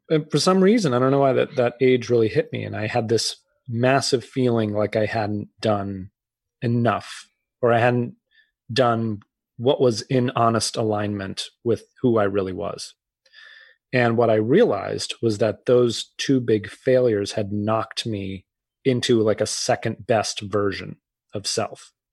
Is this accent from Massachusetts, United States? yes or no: yes; Massachusetts, United States; And I grew up outside of Boston.